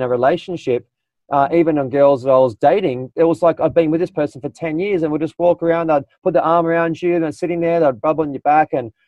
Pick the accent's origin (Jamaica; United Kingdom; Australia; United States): Australia; I came from Australia